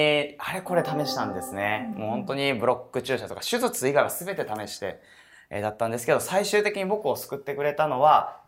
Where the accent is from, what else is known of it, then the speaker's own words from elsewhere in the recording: Kagawa, Japan; まあ、僕は香川県というところの出身なんですけども、まあ、そこってすごく体操が弱くてですね、